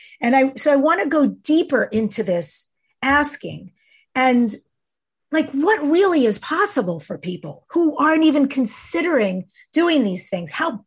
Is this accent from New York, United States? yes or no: yes; North Belmore, New York, United States; I just want to say I grew up in North Belmore, Long Island.